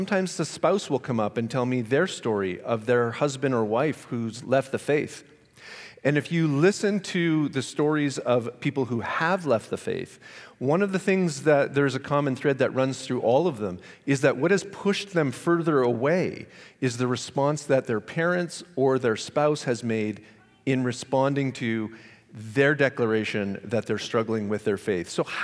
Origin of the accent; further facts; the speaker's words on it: Canada; now in Los Angeles, United States; I am from Canada, but I do live in Los Angeles, and there are no Tim Hortons in Los Angeles.